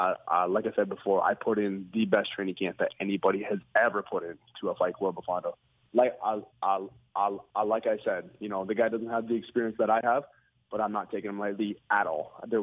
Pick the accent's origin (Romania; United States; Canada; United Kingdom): Canada; anytime the UFC offers me a fight there, I feel like I'm the Canadian guy, so I will definitely accept it.